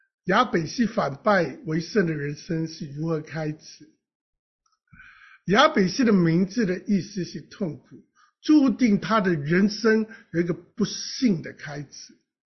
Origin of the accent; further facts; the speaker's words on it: Guangdong, China; 我们广东人说脚头毛